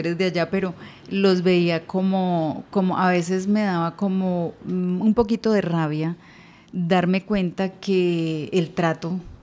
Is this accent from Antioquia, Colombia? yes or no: no; Valle del Cauca, Colombia; moved away as an adult; also born or lived in Nariño; now in United States; yo soy de Nariño, Colombia, y como a la edad de un mes me vine a vivir para el Valle. Acá estuve viviendo muchos años y a nivel, más o menos a la edad de 45 años me fui a vivir para Estados Unidos.